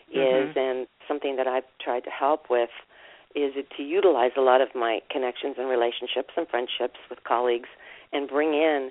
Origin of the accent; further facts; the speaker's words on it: Vallejo, California, United States; in particular is the Vallejo Community Arts Foundation. I'm on their board of trustees, and that's my hometown.